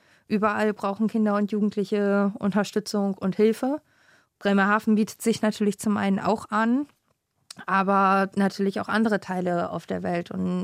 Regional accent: Virginia, United States; Wir kommen aus den Südstaaten, aus Virginia, haben da ein kleines Haus.

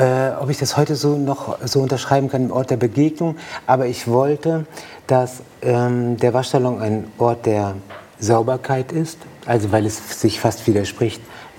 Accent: Mülheim an der Ruhr, North Rhine-Westphalia, Germany; Und dann auch, ich komme aus dem Ruhrpott, da sagt man ja auch, der Uschi ihr Bütchen. Mhm. Und ich komme aus Mühlheim an der Ruhr.

